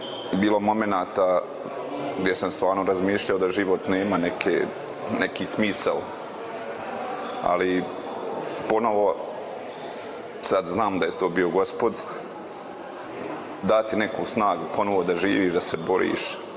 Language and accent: Serbian; Visoko, Zenica-Doboj Canton, Bosnia & Herzegovina; rođen sam u Visokom, 1972. godine. Ove godine punim 52 godine.